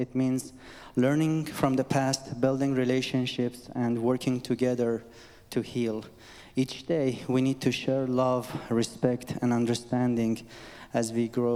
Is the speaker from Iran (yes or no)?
yes; Iran; now in Canada; I'm from Iran.